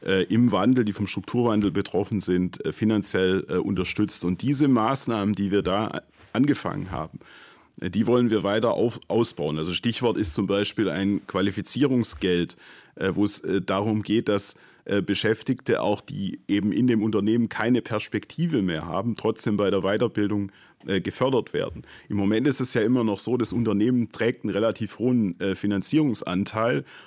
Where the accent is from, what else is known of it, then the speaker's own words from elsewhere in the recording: Baden-Württemberg, Germany; ich komme ja aus Baden-Württemberg, aus einem Automobilland.